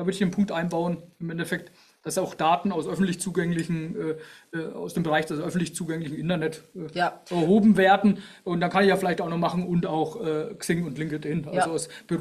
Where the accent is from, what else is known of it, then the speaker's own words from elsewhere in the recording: Würzburg, Bavaria, Germany; Ja, ich komme aus Würzburg, keine Ahnung, wo Sie herkommen.